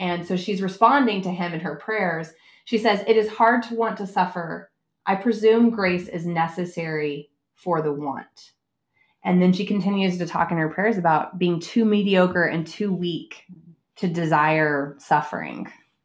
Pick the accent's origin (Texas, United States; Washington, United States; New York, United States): Texas, United States; Being a Texan, I say everything wrong